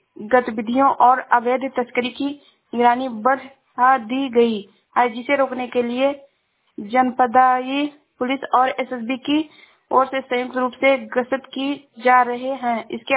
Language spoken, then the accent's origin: Hindi; Shravasti, Uttar Pradesh, India; मैं जिला श्रावस्ती से हूँ।